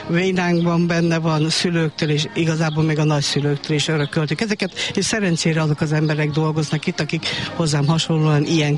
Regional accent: Dévaványa, Békés, Hungary; Hát nekem Dévaványa, itt ez a térség, itt is nőttem fel, a gyerekeim is itt nőttek föl

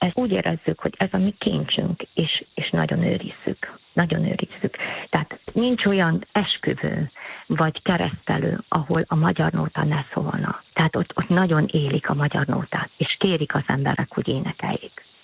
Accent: Hunedoara, Hunedoara County, Romania; also born or lived in Cehu Silvaniei; Én Erdélyből származom, Vajdahunyadon születtem, a nagyszülők is ott laktak, a szüleim is. Utána meg átköltöztünk a Szilágycsánkba, és az óvoképzőt pedig Nagyenyeden végeztem.

